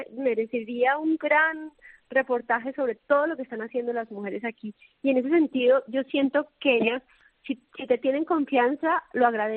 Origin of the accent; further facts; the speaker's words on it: Colombia; Yo soy colombiana, también se utiliza muchísimo en Colombia